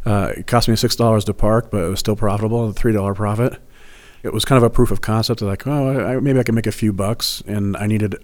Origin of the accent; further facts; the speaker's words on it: Wyoming, United States; Well, a lot of that comes from, you know, growing up in Wyoming.